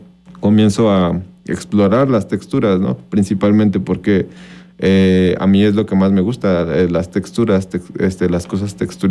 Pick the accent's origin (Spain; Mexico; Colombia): Mexico; Tlayecac, Morelos; Sí, soy nativo del estado. Soy del pueblo de Tlayecac